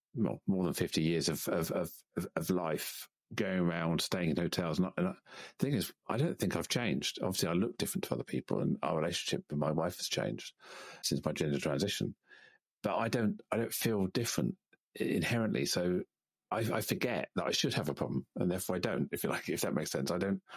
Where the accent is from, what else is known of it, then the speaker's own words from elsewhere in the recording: Singapore; born there; also born or lived in Malaysia; I was born in Singapore.